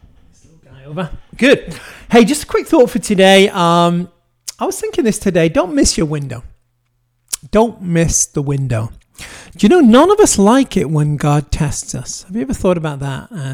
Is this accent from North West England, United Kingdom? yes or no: yes; North West England, United Kingdom; because I grew up near Liverpool and grew up 20 years after …